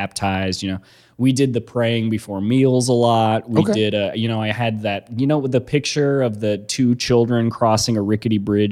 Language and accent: English; Kansas City, United States; Yeah, I grew up in Kansas City. I went to Catholic school from like kindergarten to eighth grade.